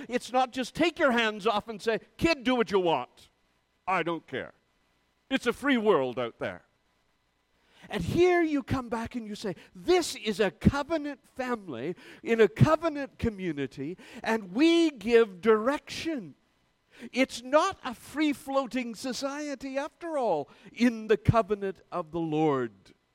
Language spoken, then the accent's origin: English; Ontario, Canada; born there; I was born in Bruce County, so it's okay.